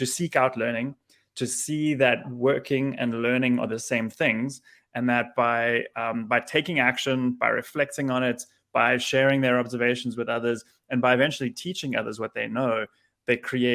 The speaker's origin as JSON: {"language": "English", "country": "South Africa", "moved": "yes", "lives_now": "New Jersey, United States", "said": "I'm from South Africa originally."}